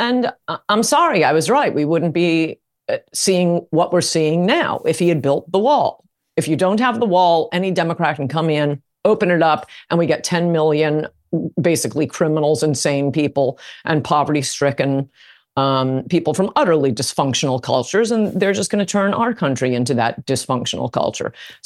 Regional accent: Connecticut, United States; I grew up in Connecticut.

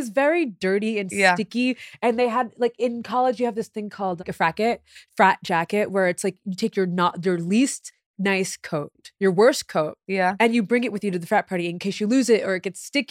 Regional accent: Massachusetts, United States; I grew up in Massachusetts.

